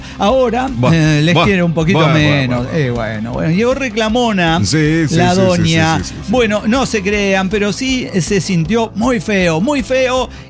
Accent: Potosí, Bolivia; de Potosí, Bolivia.

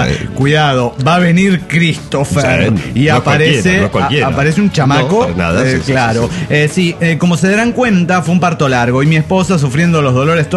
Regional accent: Monterrey, Nuevo León, Mexico; Y nosotros como Regio Montano no nos podíamos permitir eso.

